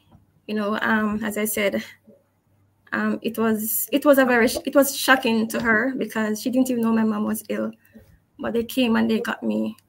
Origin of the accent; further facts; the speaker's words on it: Kingston, Jamaica; born there; I was born in June 27th, 1971 in Kingston, Jamaica.